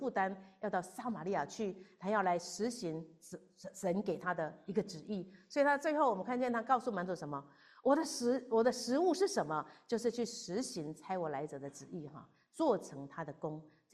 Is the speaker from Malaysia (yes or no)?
no; Taiwan; born there; 他来，我生在台湾，他就到台湾去找我哈。